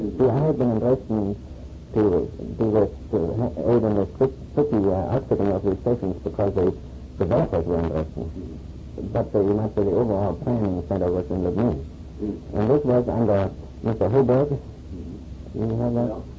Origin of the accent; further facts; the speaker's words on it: Mecklenburg-Vorpommern, Germany; English is a second language; to Yosemite Pass because Mecklenburg, my hometown, had been bombed out.